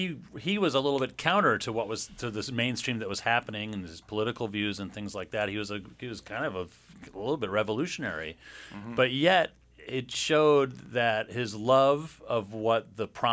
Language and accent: English; East Coast, United States; I'm from the East Coast.